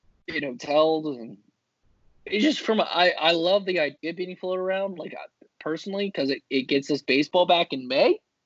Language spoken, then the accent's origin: English; Virginia, United States; Obviously, growing up in Virginia, you had Masson, where you could watch Orioles games.